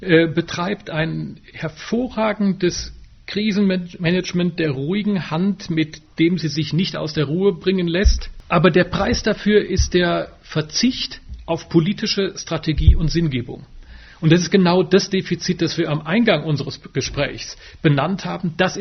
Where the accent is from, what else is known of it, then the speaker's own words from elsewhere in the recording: Wissen, Rhineland-Palatinate, Germany; in meiner alten Heimatstadt in Wissen an der Sieg.